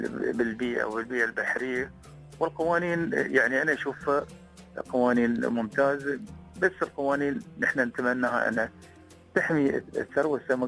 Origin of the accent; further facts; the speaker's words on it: Dubai, United Arab Emirates; يعني عندنا في دولة الإمارات الناس متقيدة بالأشياء. بعطيك مثال بسيط، يعني نحن عندنا هنا في دبي